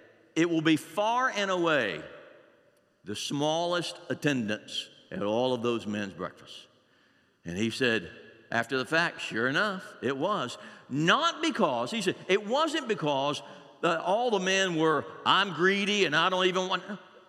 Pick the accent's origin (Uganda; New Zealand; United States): Uganda; I grew up in Uganda and I was a part of one of the churches there that y'all helped make happen.